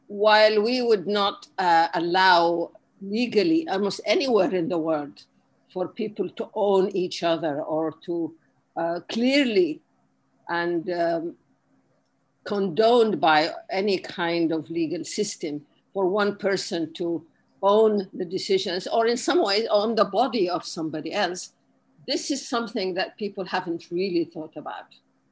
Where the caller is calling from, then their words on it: Sharm el-Sheikh, South Sinai Governorate, Egypt; I'm calling in from Sharm el-Sheikh in the Red Sea, and it's beautiful and sunny, and I can see the sea from here.